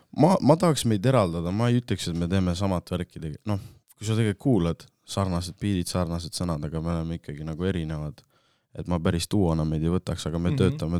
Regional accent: Saue, Harju County, Estonia; seda kuulesid ainult nagu Saue rahvas, mu kodulinna rahvas

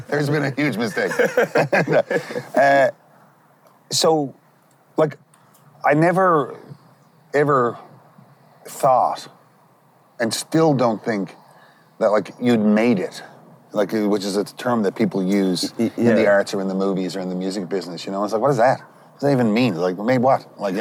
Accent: Petty Harbour, Newfoundland and Labrador, Canada; Being, if I could say one word about growing up in Petit Harbour when I was a kid, was busy.

